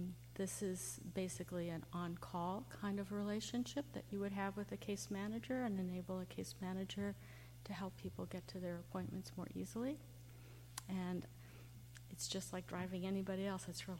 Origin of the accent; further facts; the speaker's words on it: United States; born there; I'm totally atypical, being American-born white woman.